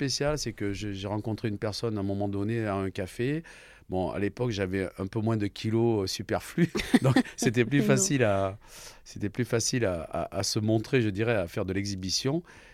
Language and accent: French; Draguignan, Provence-Alpes-Côte d'Azur, France; born there; je suis né à Draguignan, dans le Var. J'ai 64 ans, je suis né le 6 juin 1959.